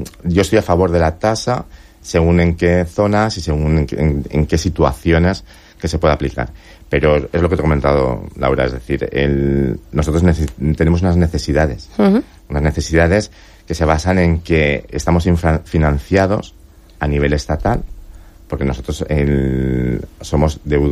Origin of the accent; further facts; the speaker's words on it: Benidorm, Valencian Community, Spain; claro, es que somos de aquí de Benidorm, entonces la conozco.